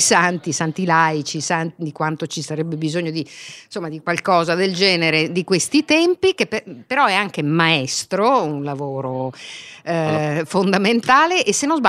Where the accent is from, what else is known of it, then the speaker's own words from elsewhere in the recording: Milan, Lombardy, Italy; come sempre da milanese snob io arrivo nei posti più piccoli